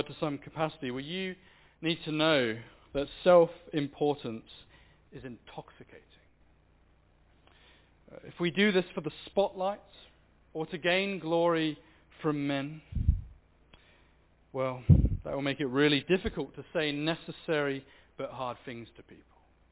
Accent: Australia; Remember, I come from Australia.

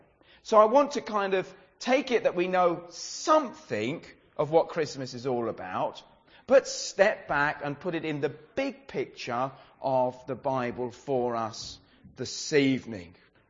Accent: England, United Kingdom; I grew up in England

